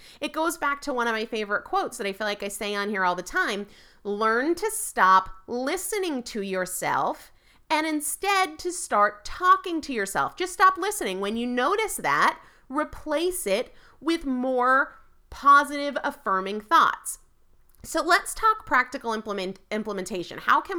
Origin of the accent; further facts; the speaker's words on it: New England, United States; I'm from New England, I'm a Yankee, and I don't do gentle very well.